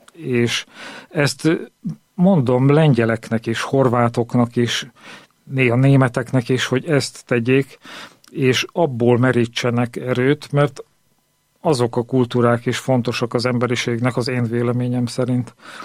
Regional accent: Hungary; És a magyar kultúrájáért mi magyarok vagyunk a felelősek.

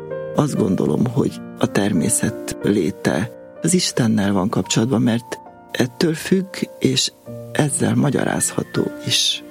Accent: Transylvania, Romania; Gyermekkorom egy nagy részét falun töltöttem, én erdélyi vagyok.

